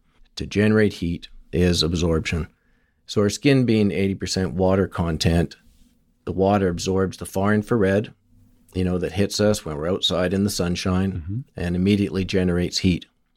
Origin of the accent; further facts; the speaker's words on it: Victoria, British Columbia, Canada; So I decided to open up a center in Victoria, my hometown.